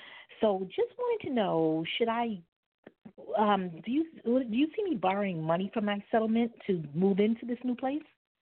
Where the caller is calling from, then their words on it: Brooklyn, New York, United States; I'm calling from Brooklyn.